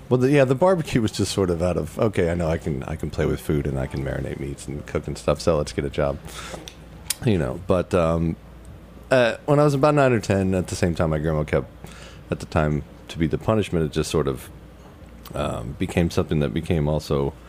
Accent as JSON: {"language": "English", "town": "Kansas City", "region": "Missouri", "country": "United States", "tie": "born or raised there", "said": "Yeah. Kansas City, Missouri."}